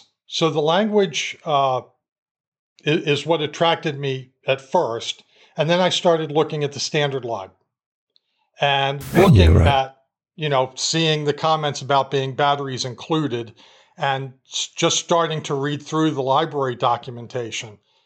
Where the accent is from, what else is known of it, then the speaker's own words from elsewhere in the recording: Baltimore, Maryland, United States; Well, especially since born and raised in Baltimore, it's not like, you know, Washington was all that unfamiliar to me.